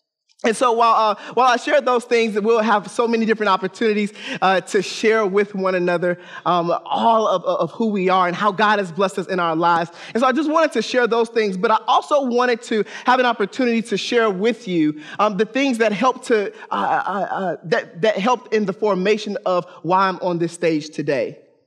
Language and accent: English; Detroit, Michigan, United States; I grew up in Detroit, Michigan, so they played the Michigan lottery.